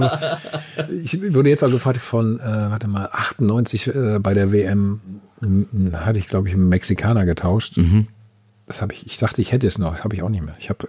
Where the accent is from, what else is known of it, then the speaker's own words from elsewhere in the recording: Bielefeld, North Rhine-Westphalia, Germany; Wir machen das hier in meiner alten Heimat. Ja, Bielefeld ist ja auch bekannt dafür, Textilfirma.